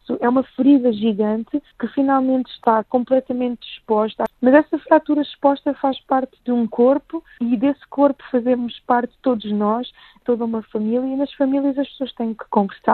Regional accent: Mozambique; now in Portugal; Eu sou moçambicana, mas vivo em Portugal há 32 anos, como muitos outros vivo na diáspora

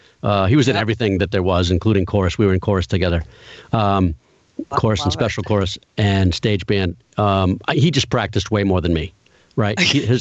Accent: Medfield, Massachusetts, United States; we talked earlier today in our pre-call that I grew up in Medfield. By the way, there was a Corning Glass in Medfield growing up.

